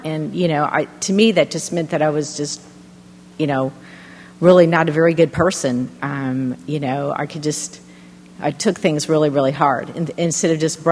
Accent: Illinois, United States; also born or lived in Houston; We moved to Illinois when I was just a baby, and I really had a happy childhood in Illinois.

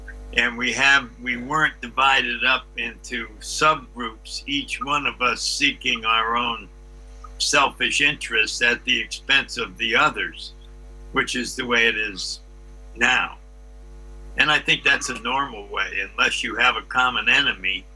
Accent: Connecticut, United States; I grew up in Connecticut, up in New England, and the one thing we knew up in New England was that we were smarter than the rest of the country.

